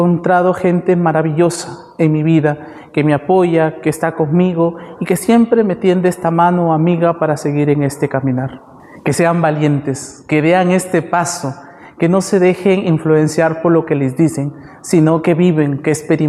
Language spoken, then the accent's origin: Spanish; Tambogrande, Piura, Peru; Yo soy de Tambo Grande, de un caserío que pertenece a la provincia de Piura.